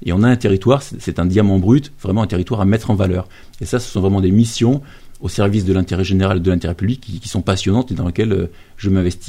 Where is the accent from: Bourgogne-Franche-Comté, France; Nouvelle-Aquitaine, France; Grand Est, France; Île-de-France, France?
Nouvelle-Aquitaine, France; moved away; Je suis originaire de Gironde et je suis arrivé dans l'Isère il y a une vingtaine d'années.